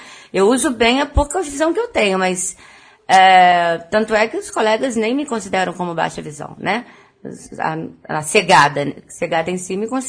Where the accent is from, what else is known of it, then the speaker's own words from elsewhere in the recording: Resende, Rio de Janeiro, Brazil; born there; also born or lived in Belo Horizonte; Sim, nasci em Resende.